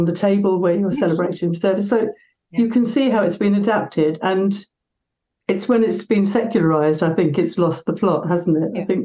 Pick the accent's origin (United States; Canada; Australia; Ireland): Ireland; I'm Irish, brought up in the Catholic tradition.